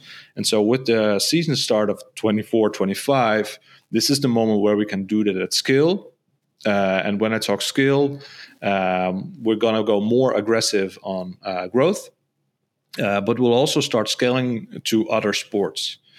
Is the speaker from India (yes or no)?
no; Friesland, Netherlands; I'm from the Netherlands and I'm from the northern part of the Netherlands, which is called Friesland.